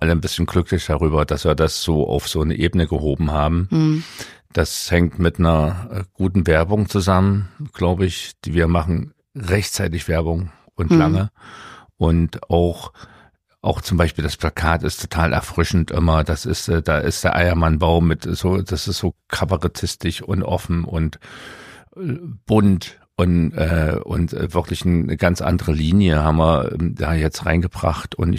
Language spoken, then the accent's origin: German; Jena, Thuringia, Germany; Ich bin ja im Darmviertel aufgewachsen. Darmviertel war damals eher kinderreiche Familien oder eher ärmere Leute